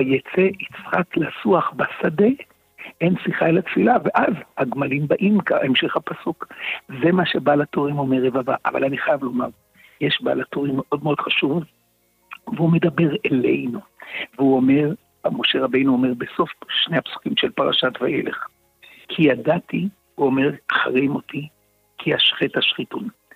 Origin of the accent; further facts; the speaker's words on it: Tel Aviv, Tel Aviv District, Israel; אני זוכר, אני בתור תל אביבי